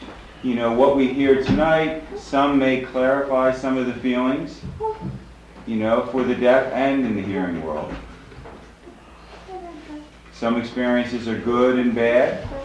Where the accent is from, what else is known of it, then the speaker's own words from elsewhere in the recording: Philadelphia, Pennsylvania, United States; I'm also from Philadelphia, Pennsylvania.